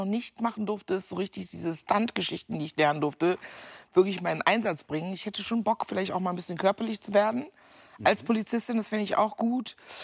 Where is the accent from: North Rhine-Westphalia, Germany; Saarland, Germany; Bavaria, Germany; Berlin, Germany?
North Rhine-Westphalia, Germany; Meckenheim; im NRW in Meckenheim, da wo ich groß geworden bin